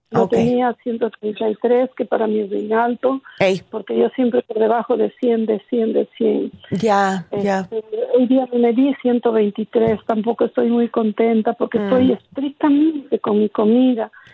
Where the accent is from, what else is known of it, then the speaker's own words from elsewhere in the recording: Peru; Soy la peruana